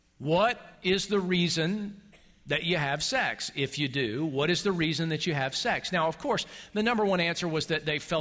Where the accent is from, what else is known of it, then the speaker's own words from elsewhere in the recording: Buffalo, New York, United States; I I'm from Buffalo. You know, when I got off the plane here in Austin, I wasn't shivering.